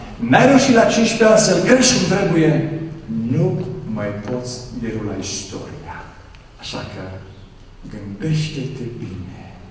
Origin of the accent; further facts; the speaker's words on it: Dej, Cluj County, Romania; Eu sunt de la Dej.